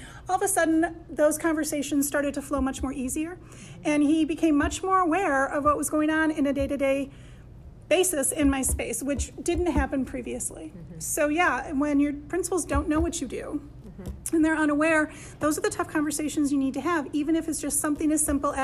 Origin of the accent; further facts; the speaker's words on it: Michigan, United States; The state of Michigan, Lori and I were just talking about this, we're from Michigan originally